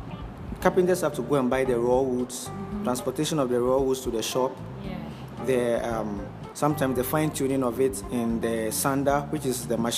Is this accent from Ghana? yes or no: yes; Ghana; I'm a Ghanaian.